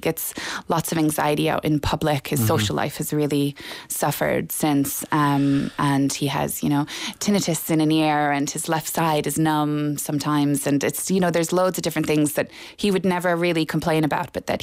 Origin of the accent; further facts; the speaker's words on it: United States; now in Ireland; My husband's from Ennis Diamond, but obviously I'm from the States